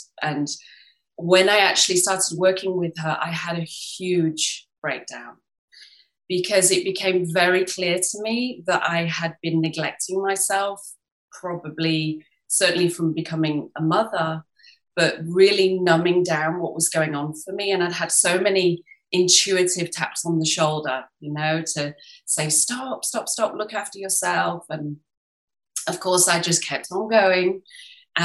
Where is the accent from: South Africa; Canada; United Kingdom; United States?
United Kingdom; England; now in Paris, France; I'm English, born and bred, but I live in Paris now. Yeah, we've lived here for around 17 years, something like that.